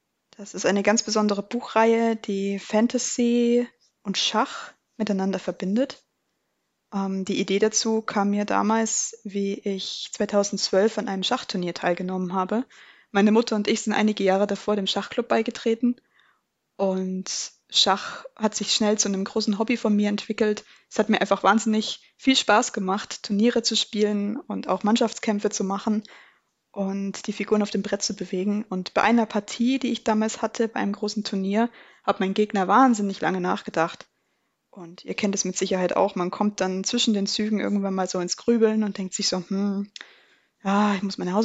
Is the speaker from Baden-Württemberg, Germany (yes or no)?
no; Munich, Bavaria, Germany; born there; Ich bin 1996 in München geboren